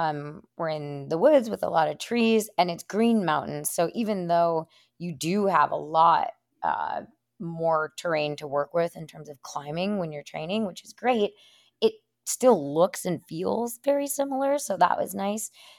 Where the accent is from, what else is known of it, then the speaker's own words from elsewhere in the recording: Minnesota, United States; because I'm originally from Minnesota.